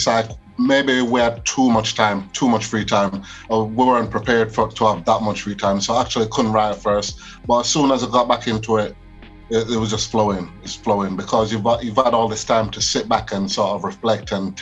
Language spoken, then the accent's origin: English; Jamaica; Well, I grew up in Jamaica, so it's just like a lot of dancehall, a lot of reggae